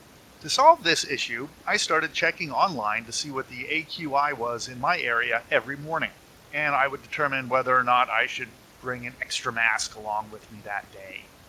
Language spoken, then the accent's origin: English; California, United States; I'm a Californian